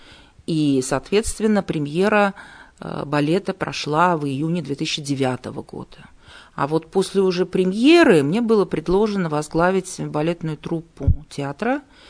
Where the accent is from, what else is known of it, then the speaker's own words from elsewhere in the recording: Samara, Samara Oblast, Russia; born there; Ну, я из другого города, я не из Екатеринбурга и не из Свердловской области. Я родилась в Самаре